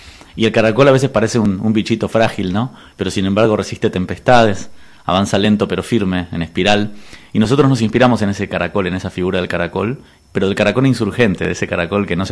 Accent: Argentina; yo soy argentino, pero por parte de padre vengo de Ucrania, por parte de madre de Turquía

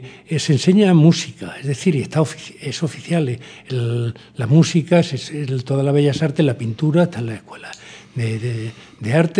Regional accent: La Rambla, Andalusia, Spain; moved away as an adult; now in Madrid, Spain; unos escenarios naturales en la Rambla, en mi pueblo, en Córdoba

